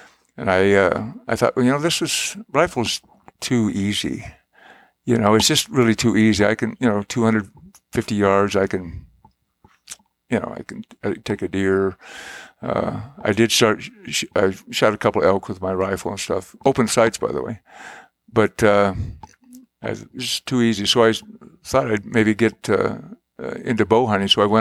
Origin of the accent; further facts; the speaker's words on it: Iowa, United States; Well, I grew up in Iowa, and my dad, he wasn't really much of a big game hunter.